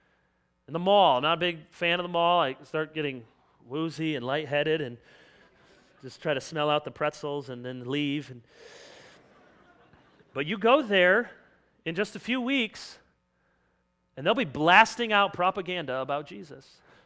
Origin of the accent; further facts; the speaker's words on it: Jenison, Michigan, United States; I said, I'm from Michigan. Oh, I heard that about Michigan. Not a lot of drugs there. I said, I don't know if that's true, but I think there probably are. Just not in my part of Jenison that I knew of.